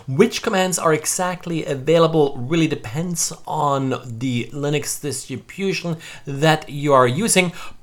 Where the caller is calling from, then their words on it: Jacksonville, Florida, United States; today I'm recording from Jacksonville, Florida.